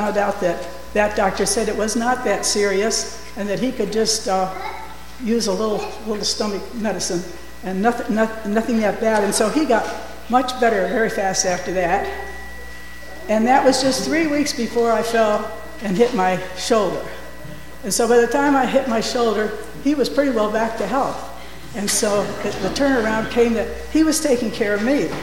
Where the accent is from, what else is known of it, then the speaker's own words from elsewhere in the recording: New York, United States; born there; I was born in New York State, about 20 miles east of Buffalo, New York.